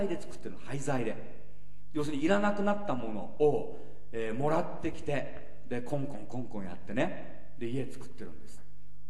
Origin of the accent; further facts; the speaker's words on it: Suwa, Nagano, Japan; 北海道か、あるいはうちの田舎ね、諏訪なもんですから、あの八ヶ岳の近辺がいいんですね。